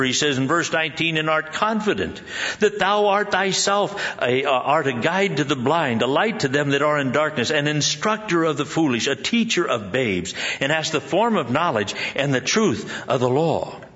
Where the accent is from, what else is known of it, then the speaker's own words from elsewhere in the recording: Scotland, United Kingdom; because I'm Scottish